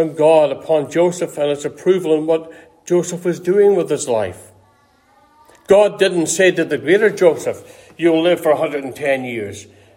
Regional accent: Ireland; now in United States; When I look back in my life as a little boy growing up in Ireland

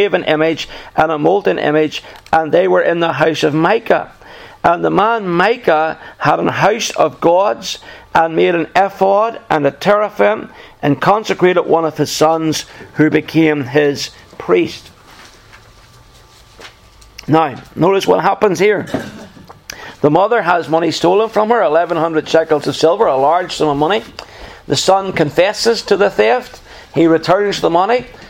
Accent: United Kingdom; from my part of the world in Scotland and Wales are sometimes referred to by our American brethren as being English. As if. But obviously you know we're not English, and we know we're not English.

